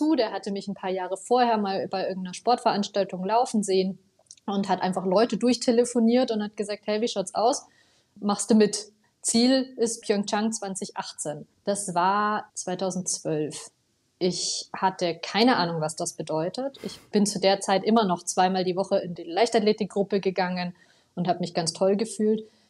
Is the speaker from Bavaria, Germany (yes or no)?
yes; Bavaria, Germany; so wie, ich glaube, fast jedes bayerische Kind, das die Möglichkeit dazu hat, bin ich von meinen Eltern auf Alpinski gestellt worden.